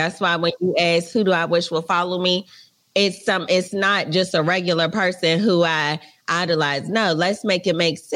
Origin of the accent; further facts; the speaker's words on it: Charlotte, North Carolina, United States; also born or lived in Atlanta; now in Los Angeles, United States; I'm from Charlotte, North Carolina.